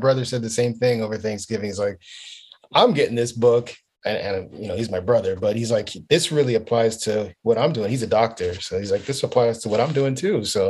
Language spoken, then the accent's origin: English; Miami, Florida, United States; now in Charlotte, United States; So I'm, I was born and raised in Miami, and just got here to Charlotte, North Carolina, back in the summer in June.